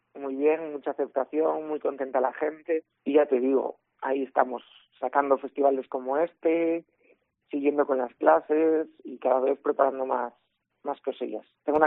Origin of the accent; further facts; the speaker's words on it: Marín, Galicia, Spain; Marín y Galicia es de donde yo soy.